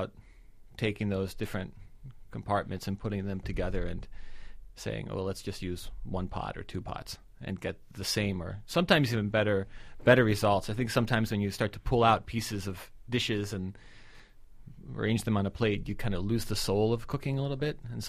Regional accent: United States; I'm American.

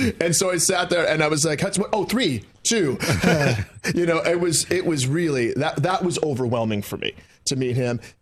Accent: Detroit, Michigan, United States; So we grew up in Detroit

